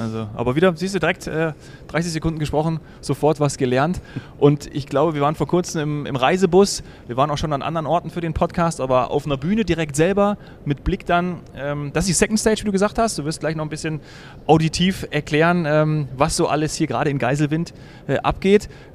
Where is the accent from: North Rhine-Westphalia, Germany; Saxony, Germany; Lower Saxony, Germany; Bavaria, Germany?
Bavaria, Germany; Munich; Also ich als Münchner weiß das.